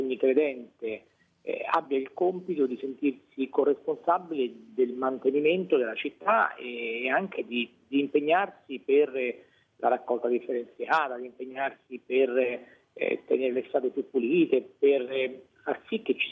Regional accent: Rome, Lazio, Italy; io sono romano e sono sempre stato a Roma.

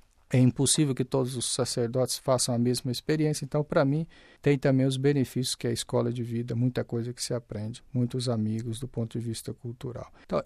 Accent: Brazil; moved away as an adult; also born or lived in Rome, Italy / Uganda; Eu nasci e cresci no Brasil até os 30 anos de idade, me tornei padre, trabalhei 4 anos como sacerdote, os primeiros 4 anos do meu sacerdócio no Brasil, em Goiás. Depois, em 2011, eu fui mandado pelo meu bispo, então eu vim para Roma

